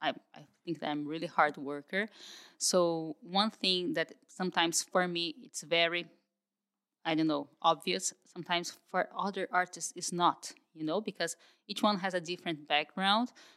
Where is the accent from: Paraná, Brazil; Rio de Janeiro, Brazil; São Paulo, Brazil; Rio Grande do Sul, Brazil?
São Paulo, Brazil; I lived in Brazil in the 70s in Campinas, and I was, Campinas is near my hometown. I have family in Campinas.